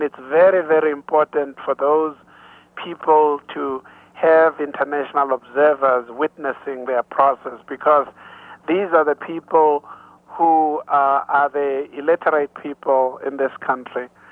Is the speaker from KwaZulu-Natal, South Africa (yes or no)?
yes; Blood River, KwaZulu-Natal, South Africa; born there; because I was born in Blood River almost 48 years ago. And this is in the heart of Zululand